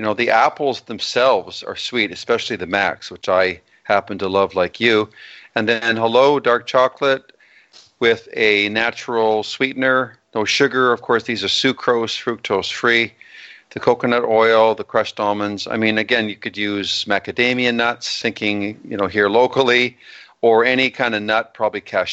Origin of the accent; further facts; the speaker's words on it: Alberta, Canada; When I was growing up in Alberta, trick-or-treating as a kid